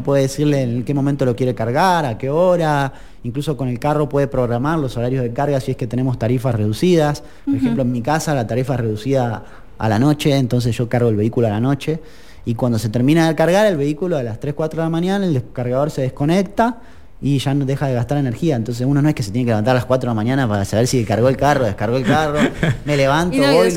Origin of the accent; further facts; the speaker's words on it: Argentina; now in Costa Rica; Yo vengo de un país como Argentina y hay muchos cortes de luz, y Costa Rica realmente uno no siente tantos cortes de luz